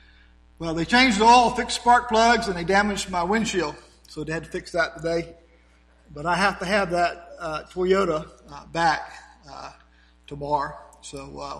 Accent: Portsmouth, Virginia, United States; Although I grew up in Portsmouth, Virginia, so I've been through a lot of hurricanes.

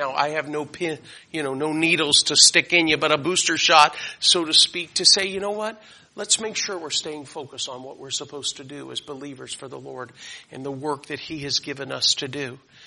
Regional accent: Florida, United States; during that period of time of me growing up in South Florida

